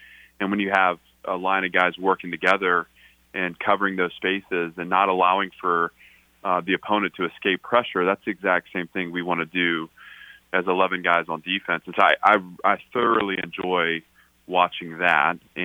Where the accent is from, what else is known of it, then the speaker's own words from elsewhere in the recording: Nashville, Tennessee, United States; Well, listen, I'm a Nashvillian, and I'm enjoying living in my city. This is my hometown, and I want my family to experience it.